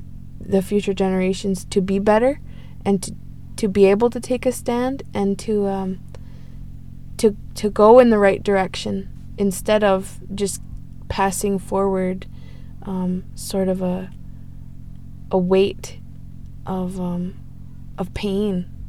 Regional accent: Six Nations, Ontario, Canada; I'm from Six Nations. I'm Onondaga Beaver Clan.

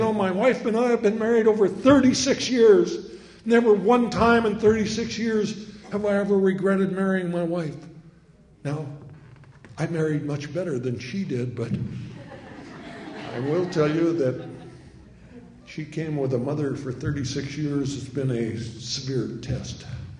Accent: Montana, United States; But remember, I came from Montana. I was a 300-pound football player

